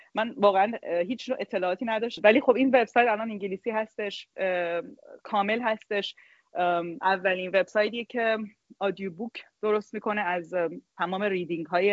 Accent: Iran; یه جورایی رفت به ما ایرانیام داره

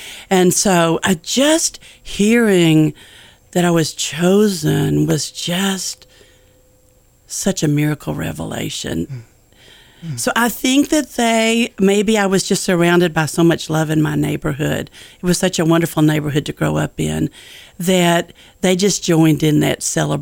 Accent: Denison, Texas, United States; born or raised there

